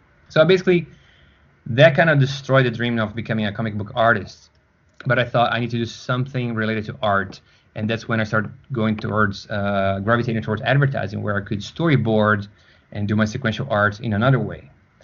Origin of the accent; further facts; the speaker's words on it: Brazil; But I am an original from Brazil. So back in Brazil, there was no such thing as a comic book market.